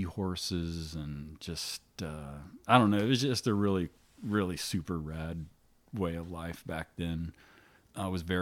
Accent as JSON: {"language": "English", "town": "Titusville", "region": "Florida", "country": "United States", "tie": "born or raised there", "said": "Okay, so I grew up in Titusville, Florida, of course, and basically just one street away from the Indian River Lagoon"}